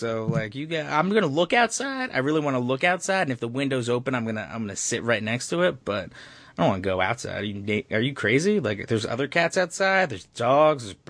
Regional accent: New Jersey, United States; And I was like, no, I'm from New Jersey. Oh, what part of Jersey?

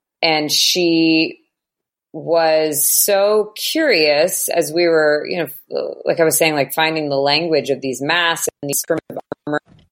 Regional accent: United States; Maybe it's because I'm American that I think that it's so interesting.

